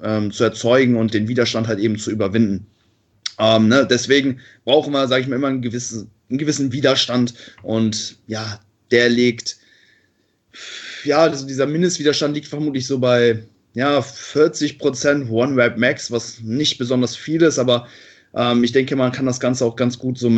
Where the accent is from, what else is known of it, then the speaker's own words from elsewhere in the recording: Cologne, North Rhine-Westphalia, Germany; ich komme aus Köln.